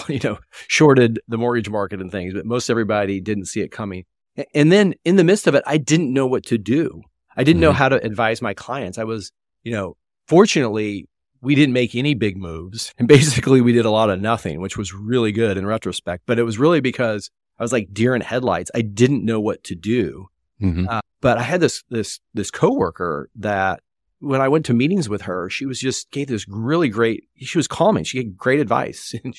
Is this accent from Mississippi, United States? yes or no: no; St. Louis, Missouri, United States; So I grew up in St. Louis, Missouri, which is where I live now.